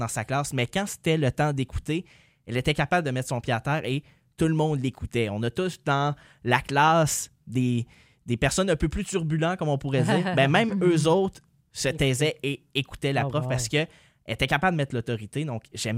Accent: Ontario, Canada; Parce que dans nos 4 années au secondaire, je viens de l'Ontario. Donc, le secondaire, moi, c'est 9, 10, 11 et 12e.

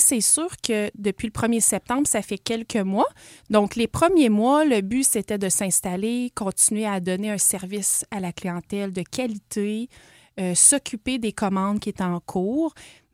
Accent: Gatineau, Quebec, Canada; T'sais, moi et Samuel, on vient de la région de Gatineau.

